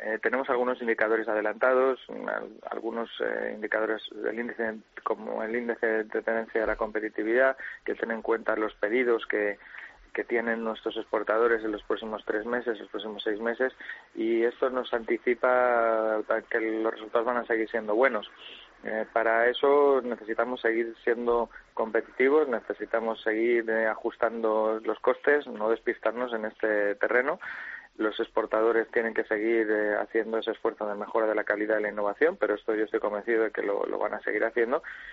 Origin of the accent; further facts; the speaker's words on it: Region of Murcia, Spain; porque soy murciano